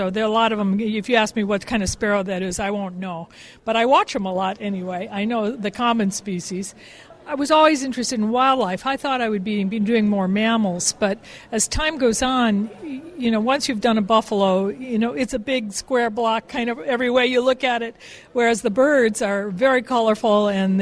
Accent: Waukesha, Wisconsin, United States; now in Santa Cruz, United States; It is now, but I grew up in Waukesha in Wisconsin. I've been in California for 40 years.

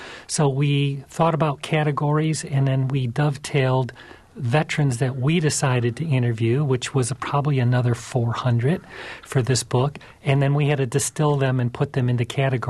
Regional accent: Dearborn, Michigan, United States; as I grew up in Dearborn, Michigan, I knew he was a prisoner of war, but really didn't ask him about it.

